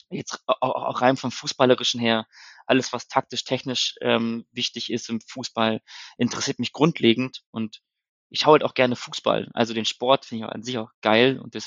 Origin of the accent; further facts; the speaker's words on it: Hanover, Lower Saxony, Germany; now in Hamburg, Germany; ich bin 30 Jahre alt, komme gebürtig aus Hannover, lebe jetzt seit einem Jahr in Hamburg, bin quasi der Heimatstadt so ein bisschen entflohen